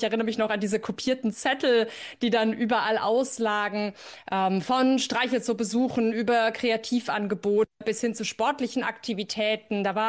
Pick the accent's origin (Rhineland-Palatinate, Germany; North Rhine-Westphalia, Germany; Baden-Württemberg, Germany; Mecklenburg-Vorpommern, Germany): Baden-Württemberg, Germany; Der letzte Schultag in Baden-Württemberg, wo ich herkomme, war immer ein Mittwoch, soweit ich mich erinnere.